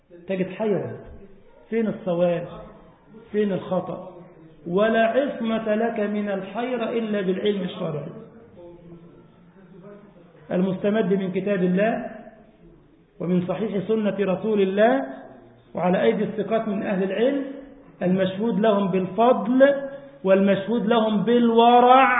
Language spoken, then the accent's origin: Arabic; Egypt; إحنا البص عندنا في مصر يعني النظر